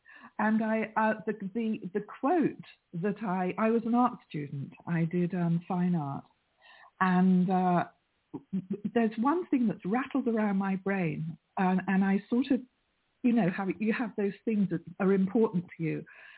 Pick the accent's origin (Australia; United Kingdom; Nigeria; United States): United Kingdom; England; Remember, I'm English.